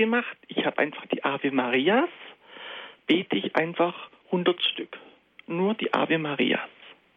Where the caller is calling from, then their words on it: Augsburg, Bavaria, Germany; Ich komme aus Augsburg und wollte eigentlich dazu beitragen